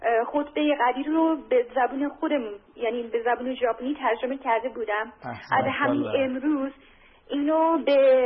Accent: Japan; Persian is a second language; now in Iran; من اهل ژاپن هستم.

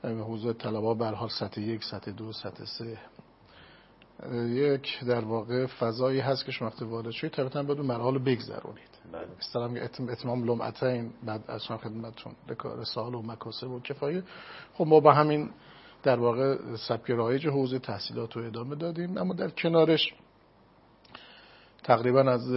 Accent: Rafsanjan, Kerman, Iran; بعد از فارغ التحصیل از سطح 4 به شهر خودمون رفسنجان مهاجرت کردیم. بله، بازگشتیم به شهر خودمون

